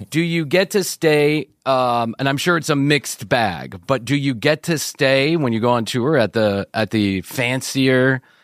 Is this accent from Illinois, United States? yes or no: yes; Chicago, Illinois, United States; born there; oh, it's just a thing that we Northerners say, because I was born in Chicago.